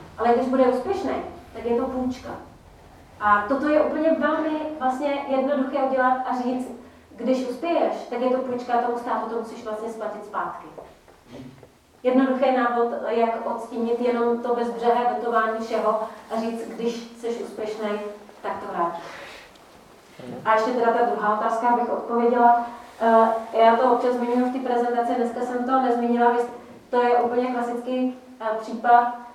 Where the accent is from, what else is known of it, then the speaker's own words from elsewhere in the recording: South Moravian Region, Czechia; já pocházím z Jihomoravského kraje